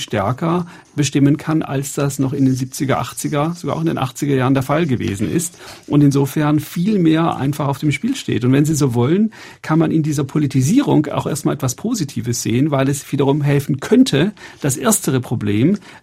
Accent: Germany; now in Netherlands; Ich bin Professor in den Niederlanden als Deutscher, der auch noch einen britischen Pass hat. Ich habe in Frankreich und in Italien gearbeitet.

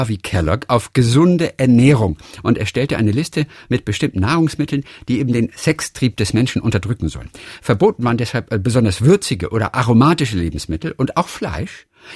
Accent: Northern Germany, Germany; ich komme aus Norddeutschland. Früher waren das für mich Wurzeln.

